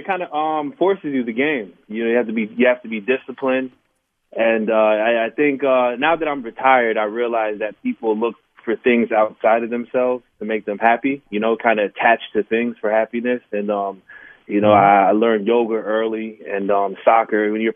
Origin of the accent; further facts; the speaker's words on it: New York, United States; growing up in New York or in America, the game isn't as amplified as it is now.